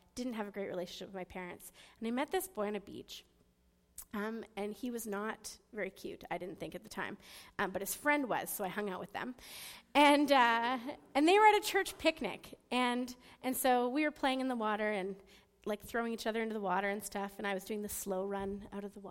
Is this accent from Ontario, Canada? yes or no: no; Cranbrook, British Columbia, Canada; So I grew up in Cranbrook, BC. It's about an 8-hour drive from here.